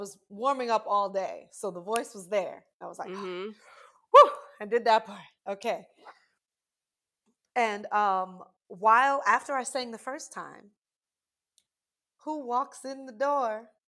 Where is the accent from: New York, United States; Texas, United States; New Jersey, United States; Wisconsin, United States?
New York, United States; I'm a girl from New York.